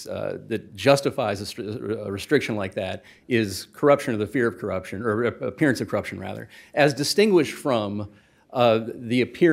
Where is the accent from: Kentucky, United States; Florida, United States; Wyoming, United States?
Florida, United States; Miami; I mean, I'm from Miami, so I'm familiar with political corruption.